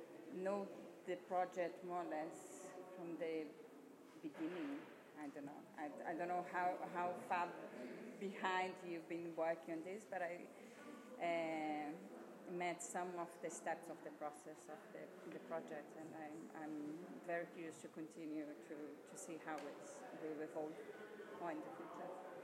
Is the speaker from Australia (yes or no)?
no; Brazil; English is a second language; moved away as an adult; now in Sweden; I'm an architect. I come from Brazil, but I live in Sweden for 5 years now